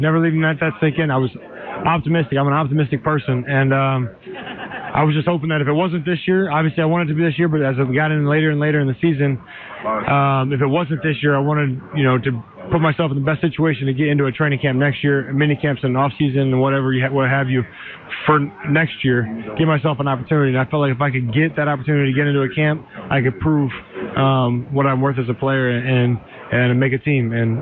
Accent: Ohio, United States; Well, we went back to Ohio, and I was the middle school, my hometown's middle school game was the last game.

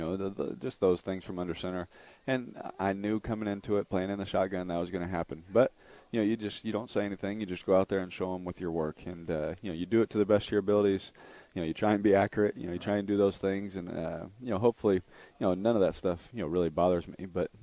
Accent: California, United States; You know, I'm from California.

